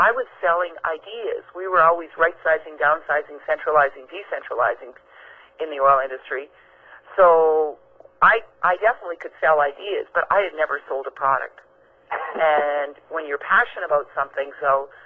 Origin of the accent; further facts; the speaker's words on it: Scotland, United Kingdom; Well, I'm Scottish